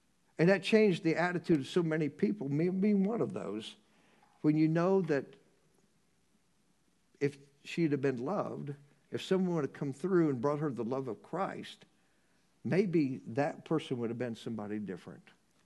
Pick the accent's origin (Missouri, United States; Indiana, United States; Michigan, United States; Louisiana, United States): Indiana, United States; Noblesville; As a kid, I grew up in Noblesville, Indiana.